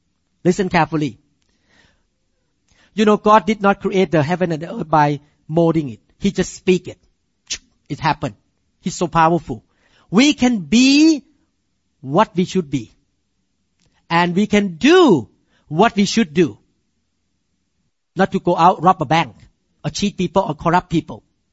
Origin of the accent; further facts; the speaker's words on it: Thailand; You know, as a Thai man, I grew up in Thailand.